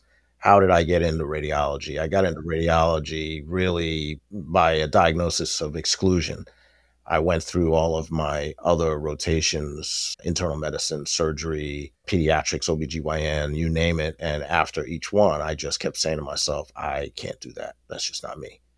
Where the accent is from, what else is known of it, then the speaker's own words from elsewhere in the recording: New York, United States; now in Washington, D.C., United States; I am originally from New York State Empire. I moved down to the Washington, D.C. area in about 2012, 2013 from New York.